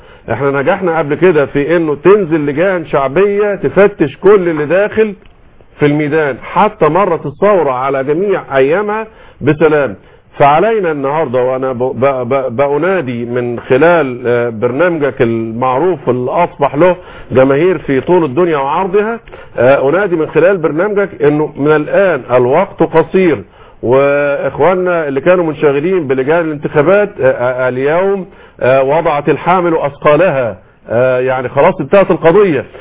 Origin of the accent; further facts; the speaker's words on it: Cairo, Cairo Governorate, Egypt; وانا من القاهره